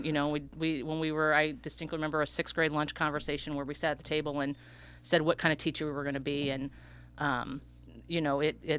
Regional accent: Benld, Illinois, United States; I'm born and raised in Benelled, yes. Okay. A couple blocks from the old Benelled School

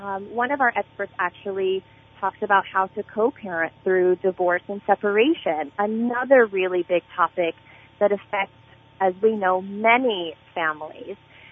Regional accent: Litchfield, Illinois, United States; Oh, my goodness. I love, you know, Litchfield is my hometown, and it will always be my hometown. I did K through 8 at Zion, and I appreciate them so, so much.

